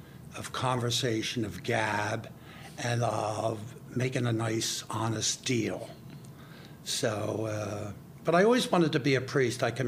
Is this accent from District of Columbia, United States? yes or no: no; Ardmore, Pennsylvania, United States; local boy, Ardmore. I grew up in Ardmore on Linwood Avenue.